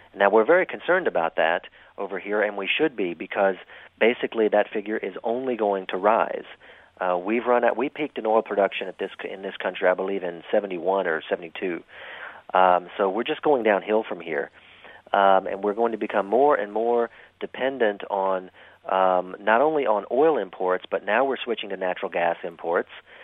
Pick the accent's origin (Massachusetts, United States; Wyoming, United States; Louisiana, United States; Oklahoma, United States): Louisiana, United States; New Orleans; I'm from New Orleans, so we would not want to do this there because it's too damn hot anyway.